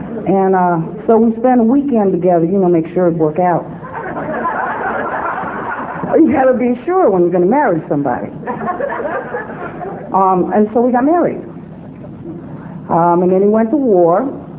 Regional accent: Cleveland, Ohio, United States; moved away; I am the youngest of seven kids, and I was born in Cleveland, Ohio, in the projects. And I did not know that that was not a place to be from until I moved away.

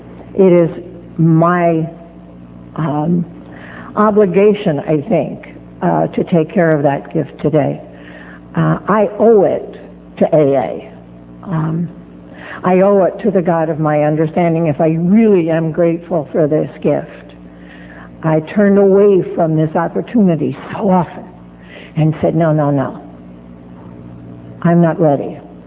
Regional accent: New York, United States; now in North Carolina, United States; Morning, you all. And you all will show that I'm from Southern New York, actually.

